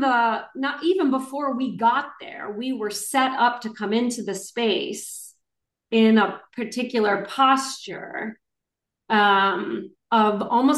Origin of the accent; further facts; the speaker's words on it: Canton, Ohio, United States; my exposure to people across race and class is different than my high school friends who never left my hometown in Canton, Ohio.